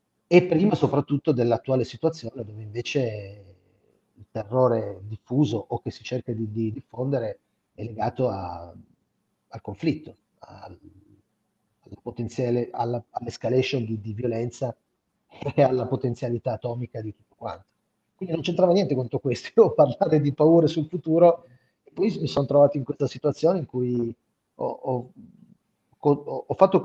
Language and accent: Italian; Asti, Piedmont, Italy; tante cose della gente che io conosco, che frequento, con le quali sono cresciuto ad Asti